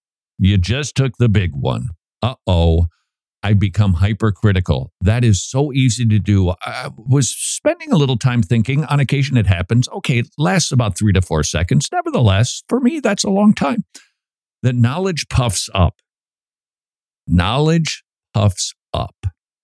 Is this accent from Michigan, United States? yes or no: no; Minnesota, United States; including this story from Minnesota, my home state, which I would not have heard about if you did not send it in.